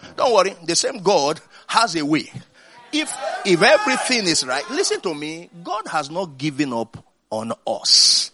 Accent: Kano, Nigeria; I remember, you know, I grew up in Kano.

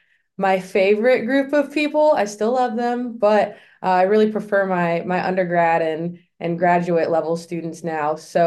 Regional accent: Michigan, United States; born there; also born or lived in Stillwater, Oklahoma; So I actually went to school in Oklahoma, which is crazy, but I was born in Michigan and there was no way I was going to Ohio State.

